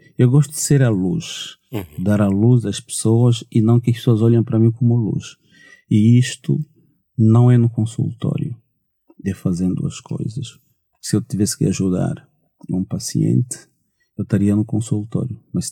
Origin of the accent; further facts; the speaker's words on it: Caála, Huambo, Angola; born there; first language Umbundo; é um jovem natural do Uambo, já agora, nasci na Kaala. Infelizmente não conheço o Uambo. falo um bocadinho umbundo, porque na altura vivi com a minha avó durante algum tempinho.